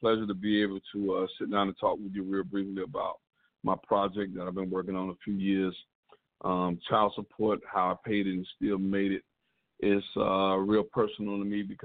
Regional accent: Miami, Florida, United States; I'm from Miami, Florida.

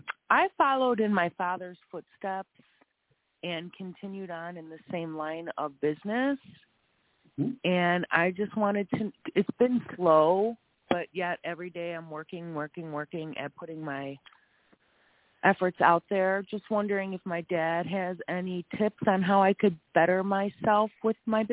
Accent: Illinois, United States; Illinois.

